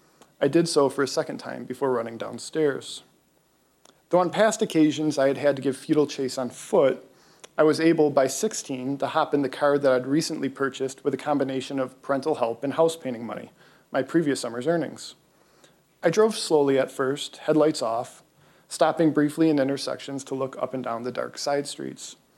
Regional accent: Detroit, Michigan, United States; the local color of growing up in Detroit.

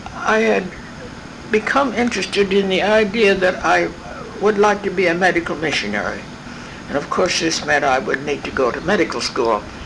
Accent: Springfield, Missouri, United States; also born or lived in Noblesville, Indiana; Well, I was born in Noblesville, Indiana, where my mother had gone home to her parents for my birth, but I spent the first 6 years of my childhood in Springfield, Missouri, where my father was a teacher at Drury College.

